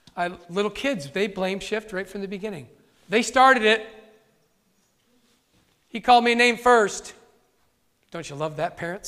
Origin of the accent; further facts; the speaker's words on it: Ireland; I'm Irish, so I have a temper.